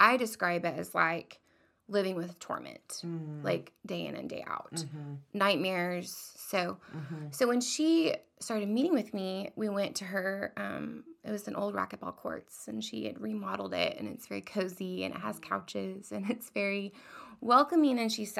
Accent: Norman, Oklahoma, United States; I grew up in Norman.

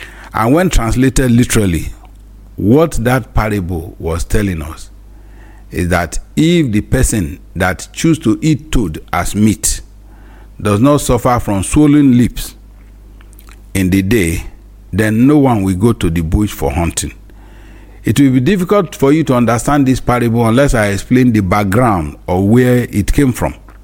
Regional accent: Nigeria; Growing up in Nigeria, moral instruction was basic study in every family.

